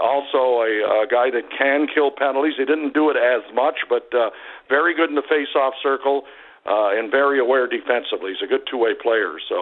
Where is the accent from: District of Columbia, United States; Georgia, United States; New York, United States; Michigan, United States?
Michigan, United States; Detroit; as a kid growing up in Detroit, I always wanted to be a hockey broadcaster.